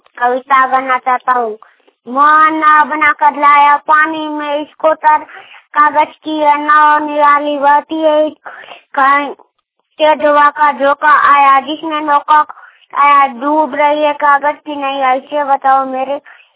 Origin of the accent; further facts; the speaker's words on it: Jharkhand, India; चक्री थाना ठाकुर घंटी जिला गुड्डा झारखंड का रहने वाला हूँ।